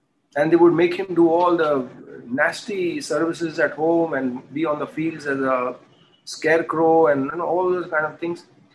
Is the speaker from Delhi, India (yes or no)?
no; Juhu, Maharashtra, India; because I was born in Juhu. And I've been going to this Juhu temple right from my childhood.